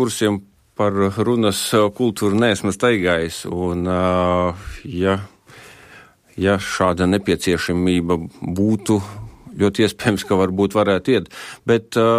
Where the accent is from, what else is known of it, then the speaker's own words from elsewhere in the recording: Madona Municipality, Latvia; accent: Madona dialect; varbūt mans dialekts, kas ir, nāk no Madonas puses, bet es ar savu dialektu lepojos